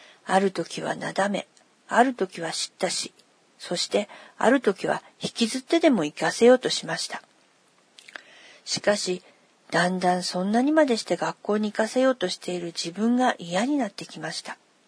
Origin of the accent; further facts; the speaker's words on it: Hokkaido, Japan; moved away as an adult; now in Tokyo, Japan; 私は今から12年ほど前に、主人と息子2人と共に、生まれ育った北海道から東京へと引っ越してきました。